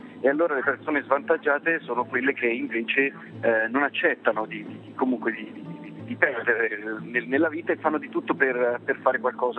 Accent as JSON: {"language": "Italian", "town": "Forte dei Marmi", "region": "Tuscany", "country": "Italy", "tie": "born there", "said": "io sono nato a Forte dei Marmi, adesso ci vivo metà anno, diciamo 6 mesi l'anno"}